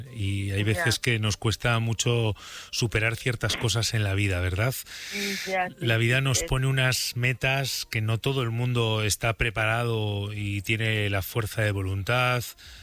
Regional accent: Burgos, Castile and León, Spain; que a mí los días nublados, como soy de Burgos, también, pues también me parecen muy románticos y nostálgicos.

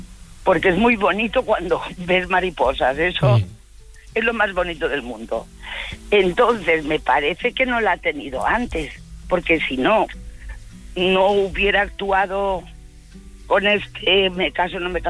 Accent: Sella, Valencian Community, Spain; Uy, de un pueblo muy pequeño de Alicante, de Sella.

